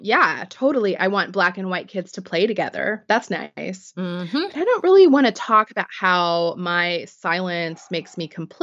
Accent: Missouri, United States; I grew up in Missouri, not far from Ferguson. We had neighborhoods that were predominantly Black, and they were always low income.

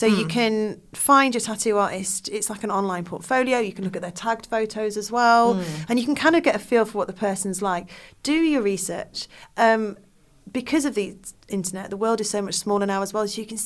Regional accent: United Kingdom; No, because I'm British.

